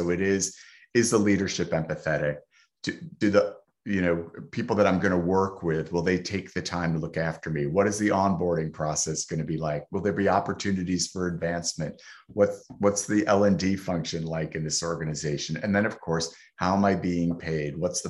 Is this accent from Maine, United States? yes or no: no; Yonkers, New York, United States; Yeah, grew up in Yonkers.